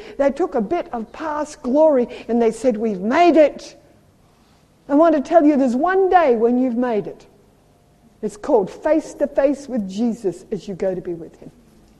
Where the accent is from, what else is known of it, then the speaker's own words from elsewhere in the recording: Australia; moved away as an adult; now in South Africa; I know, I moved from Australia to live in South Africa.